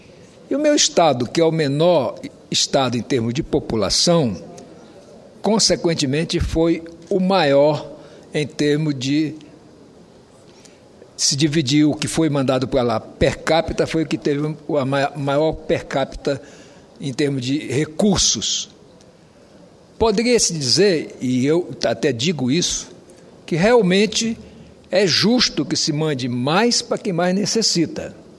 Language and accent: Portuguese; Amazon, Brazil; como amazônida, eu acho que há um equívoco muito grande do governo federal